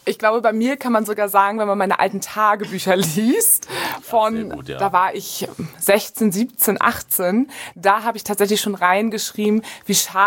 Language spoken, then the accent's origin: German; Hamburg, Germany; Wir kommen aus Hamburg